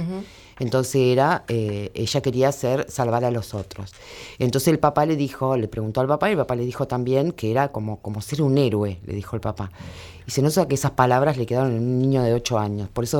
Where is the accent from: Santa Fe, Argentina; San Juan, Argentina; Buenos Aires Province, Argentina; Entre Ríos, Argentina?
Entre Ríos, Argentina; now in Buenos Aires, Argentina; en un equipo que estamos armando hermoso acá en Capital Federal, donde nos estamos instalando también, porque nosotros venimos de Entre Ríos